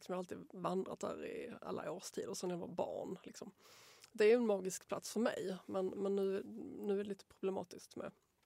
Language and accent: Swedish; Rörum, Skåne, Sweden; also born or lived in Helsingborg; Men jag flyttade till Rörum när jag var 2.